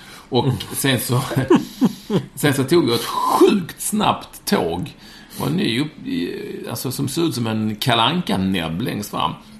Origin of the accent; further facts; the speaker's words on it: Skåne, Sweden; accent: Skåne; jag pratar skånska, säger någon.